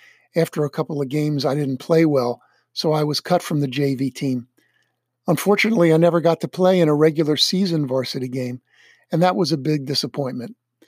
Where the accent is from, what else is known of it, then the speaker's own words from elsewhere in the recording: United States; Growing up in America in the 1950s, my favorite TV shows were The Mickey Mouse Club, Howdy Doody, Leave It to Beaver